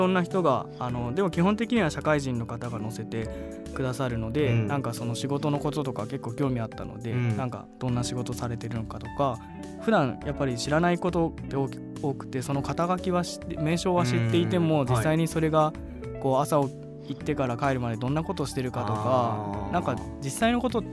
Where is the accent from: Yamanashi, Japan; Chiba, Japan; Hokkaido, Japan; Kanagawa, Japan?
Yamanashi, Japan; 自分はずっとあの山梨で生まれ育って大学まで山梨だったので、